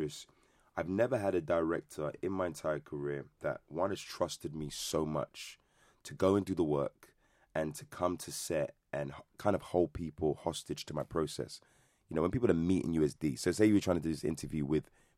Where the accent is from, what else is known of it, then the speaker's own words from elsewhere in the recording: United Kingdom; typically speaking, we as Black British Caribbean are the worst critics, not Jamaicans, you know.